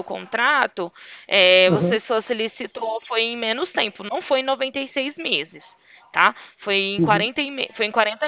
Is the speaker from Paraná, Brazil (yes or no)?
no; Ribeirão Preto, São Paulo, Brazil; eu sou de Ribeirão Preto.